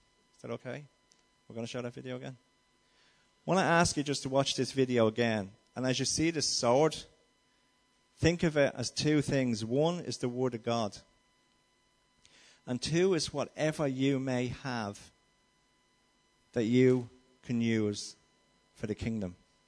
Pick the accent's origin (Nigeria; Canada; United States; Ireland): Ireland; Crumlin, Leinster; I'm from Crumlin, and I remember when my brothers used to have to use an aunt of mine's address in Kilmainham if they were going for a job, because you couldn't say you were from Crumlin.